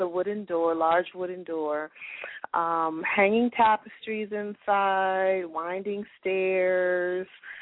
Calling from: Charlotte, North Carolina, United States; Charlotte.

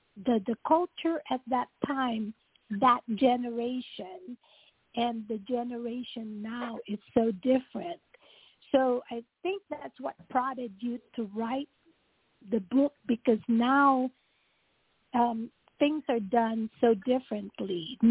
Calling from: Orlando, Florida, United States; I'm calling from Orlando.

